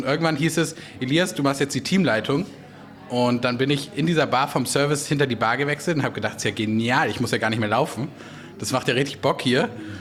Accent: Göttingen, Lower Saxony, Germany; Aus Göttingen, Südniedersachsen.

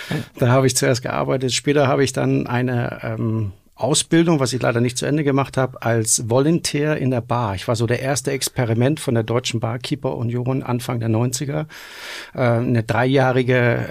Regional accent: Denmark; moved away as an adult; now in Germany; Ja, ich bin gebürtiger Däne und bin an meinen 18. Geburtstag, habe ich meine Sachen gepackt.

